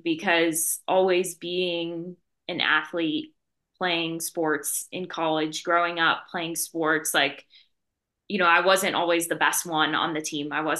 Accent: Las Vegas, Nevada, United States; especially because I'm from Las Vegas.

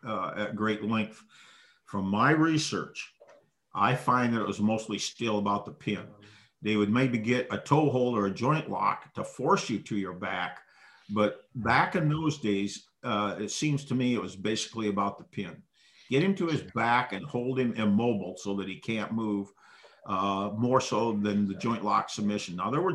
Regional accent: Waterloo, Iowa, United States; I grew up in Waterloo, Iowa, which is a real hotbed of wrestling.

